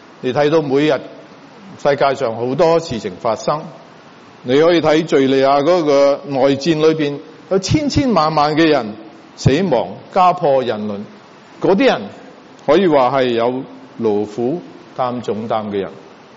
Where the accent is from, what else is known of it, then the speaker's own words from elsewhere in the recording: United States; 啲人話其實我哋美國人呢仲比我諗全世界好多國家嘅人更加勤力